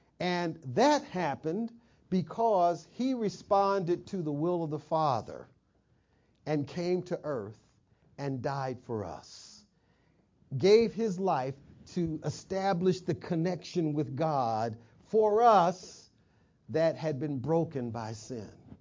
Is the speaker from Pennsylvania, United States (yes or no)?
no; Michigan, United States; when I was growing up in Michigan, when I went off to school and I'm partying at Michigan State